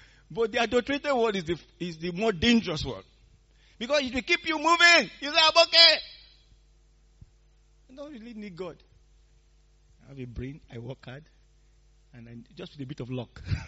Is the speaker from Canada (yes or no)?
no; Nigeria; When I was growing up in Nigeria, there's something called adulterated fuel.